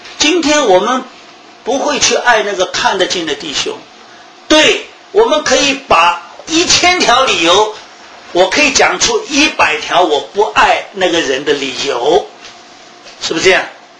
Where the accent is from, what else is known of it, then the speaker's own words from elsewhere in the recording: China; 我觉得这句话我们中国人读起来比较容易啊